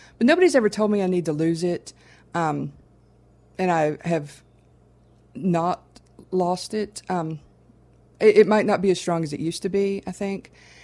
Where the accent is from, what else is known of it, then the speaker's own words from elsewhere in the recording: Virginia, United States; People who are also from Southwest Virginia or the Appalachian region have quickly identified me as one of them. It's a great way to find your fellow Appalachians when you're outside the area.